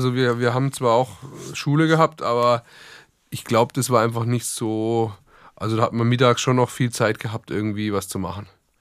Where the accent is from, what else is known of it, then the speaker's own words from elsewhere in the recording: Bad Rappenau, Baden-Württemberg, Germany; also born or lived in Heidelberg; Ich bin in Heidelberg geboren, im schönen Heidelberg und bin auch hier in der Nähe aufgewachsen von Heidelberg, also in Heilbronn, Landkreis Heilbronn und der Ort heißt Bad Rappenau.